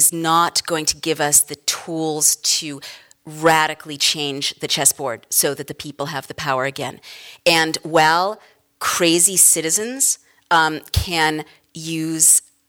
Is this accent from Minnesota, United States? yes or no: no; San Francisco, California, United States; I grew up in San Francisco, so I know this is